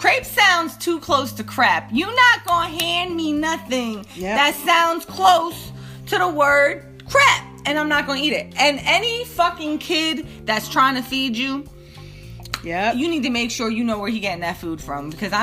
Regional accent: New Jersey, United States; Jersey got enough problems, all right? Don't add Florida.

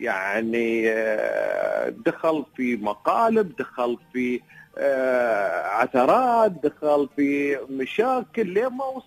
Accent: United Arab Emirates; احنا في الامارات هنا

